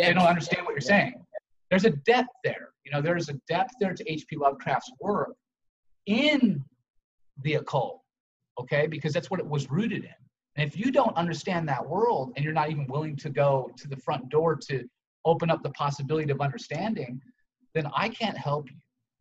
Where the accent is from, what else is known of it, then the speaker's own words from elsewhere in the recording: Santa Monica, California, United States; I mean, I grew up in the Santa Monica area in the 80s.